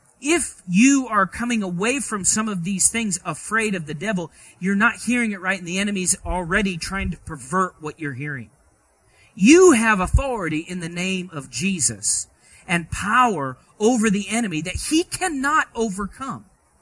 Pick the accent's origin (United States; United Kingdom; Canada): United Kingdom; Scotland; I just know that I'm Scottish